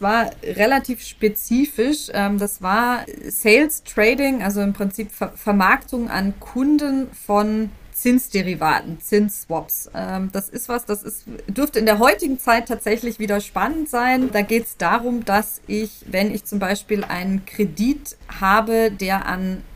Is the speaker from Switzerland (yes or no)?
no; Mexico; accent: Mexican Spanish; Man muss dazu sagen, mein spanischer Akzent ist eben ein mexikanischer Akzent.